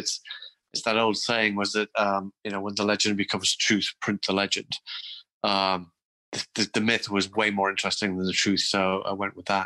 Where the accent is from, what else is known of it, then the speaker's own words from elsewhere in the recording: Newcastle, North East England, United Kingdom; where I grew up in Newcastle, right next to Hadrian's Wall, Romans, the Roman history is kind of a big part of my growing up.